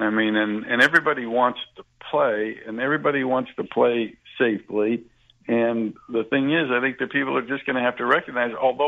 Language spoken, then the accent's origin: English; West Coast, United States; I think you're talking here to a person that's biased because I grew up on the West Coast